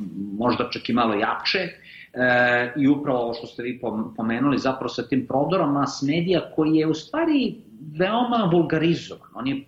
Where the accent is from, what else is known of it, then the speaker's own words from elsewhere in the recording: Belgrade, Serbia; Srbija, odakle ja dolazim iz Beograda